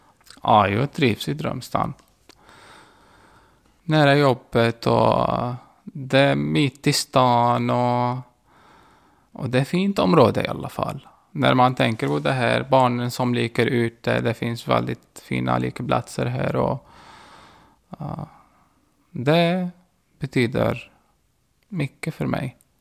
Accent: Daraa, Daraa Governorate, Syria; born there; Swedish is a second language; moved away as an adult; also born or lived in Qatar; I en stad som heter Dara. Den ligger i... Det är inte så långt från Damaskus i alla fall. Typ gränsen mot Jordanien, den här staden. Ja. Och innan jag kom hit bodde jag i Qatar. Precis efter universitet.

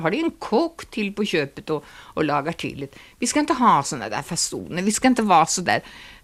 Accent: Sweden; Vi är ju inga italienare nämligen, vi är ju svenskar.

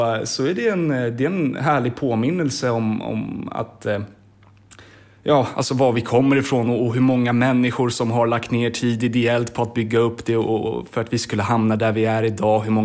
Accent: Lidingö, Stockholm County, Sweden; Jag var uppvuxen på Lidingö, jag vet inte om jag nämnde det tidigare.

